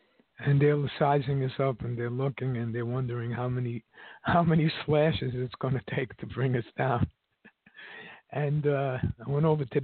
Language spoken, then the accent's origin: English; Manhattan, New York, United States; We're from Manhattan.